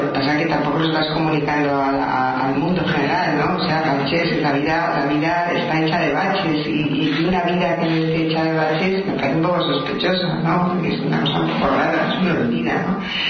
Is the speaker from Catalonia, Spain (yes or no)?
no; Pozuelo, Community of Madrid, Spain; Yo como madrileña lo digo, soy de Pozuelo, pero da igual